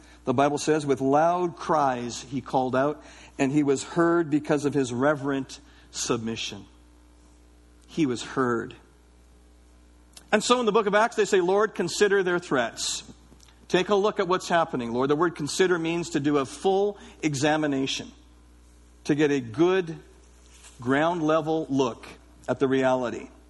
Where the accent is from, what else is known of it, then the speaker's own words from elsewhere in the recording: Canada; We're Canadian.